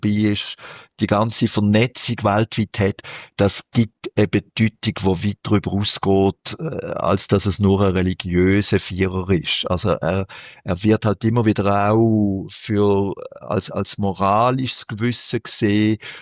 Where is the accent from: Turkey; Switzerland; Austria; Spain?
Switzerland; Aber gerade bei uns in der Schweiz merkt man sehr deutlich